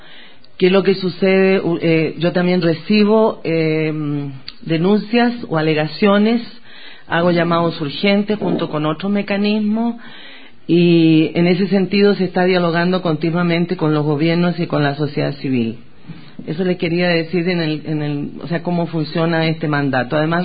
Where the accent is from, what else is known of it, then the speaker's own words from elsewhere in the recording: Chile; soy una mujer latinoamericana, migrante, ex refugiada, chilena.